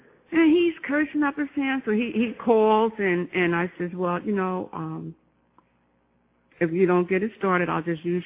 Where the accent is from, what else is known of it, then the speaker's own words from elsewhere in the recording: Orange, New Jersey, United States; also born or lived in Montclair; I'm from Jersey. I was born in East Orange. Raised in Orange, lived in East Orange, lived in Montclair, Essex County.